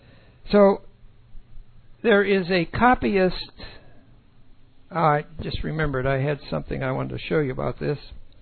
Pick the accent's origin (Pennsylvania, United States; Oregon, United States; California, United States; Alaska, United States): Pennsylvania, United States; Pittsburgh; And as a boy growing up in Pittsburgh, which is totally ethnically diverse